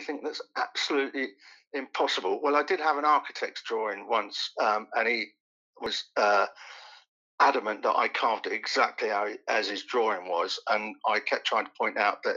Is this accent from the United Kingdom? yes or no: yes; Bury St Edmunds, East of England, United Kingdom; also born or lived in East Ham, London; I was born in East London, in East Ham, right. And we lived there till I was 7, and then we moved out to Bury St Edmunds in Suffolk.